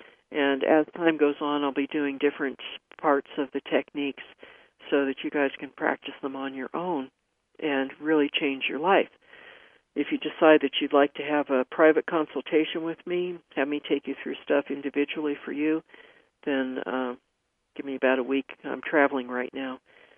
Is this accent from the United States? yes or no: yes; San Francisco, California, United States; let me explain to you that I grew up in San Francisco, and I have an earthquake act that I go into.